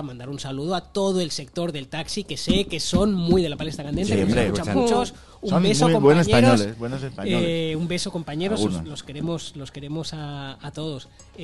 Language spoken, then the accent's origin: Spanish; Spain; me gusta hablar todo el rato de Madrid porque para eso soy español.